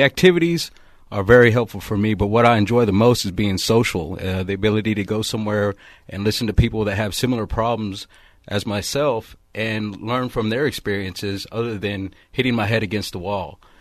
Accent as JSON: {"language": "English", "town": "Lubbock", "region": "Texas", "country": "United States", "lives_now": "Medford, United States", "said": "being so far from home. I'm from Lubbock, Texas, and I was not aware of any clubhouse models, you know, in my area before this."}